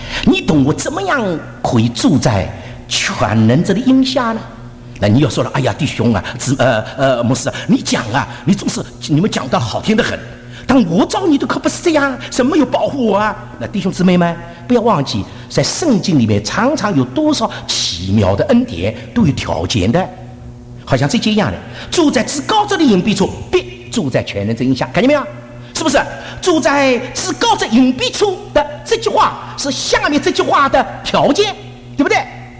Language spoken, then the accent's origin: Chinese; China; 我是在香港台湾，我是在中国大陆长大的